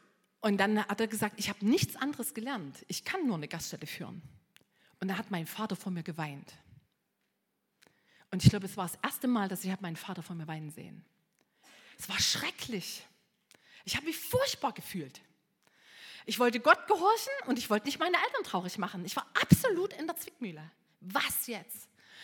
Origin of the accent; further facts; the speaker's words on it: East Germany, Germany; ich habe mit 16 Jahren so richtig zu Jesus gefunden und ich bin in der DDR aufgewachsen. Ich hatte eine Jugendweihe gemacht, ich war in der FDJ